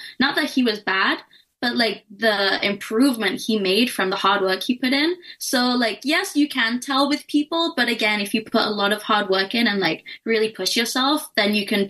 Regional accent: Doncaster, Yorkshire and the Humber, United Kingdom; So the day after the show, I packed it all up. I came back up north because I am from Doncaster. So I came back up.

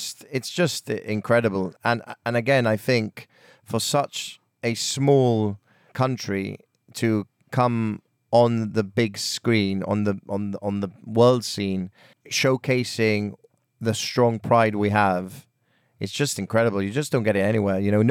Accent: Gibraltar; Yes, we are British, but we also have our unique Gibraltarian identity that we're also very proud of.

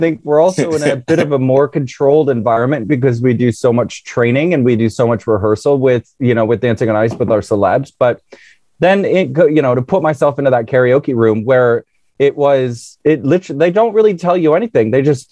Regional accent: United States; it has been daunting for me as an American to sort of shed that, perfect skin of, sometimes what we portray

